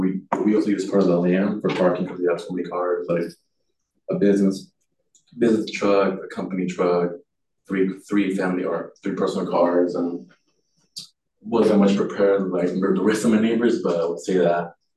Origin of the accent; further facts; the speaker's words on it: Tigard, Oregon, United States; We came from Tigard, Oregon, you know, busy traffic, sirens, cars, and here's a small, quiet town.